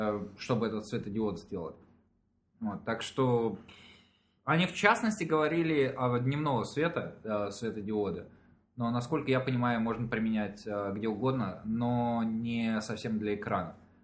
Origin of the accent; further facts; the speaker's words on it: Russia; now in Canada; насчет того, что типа я из России и все остальное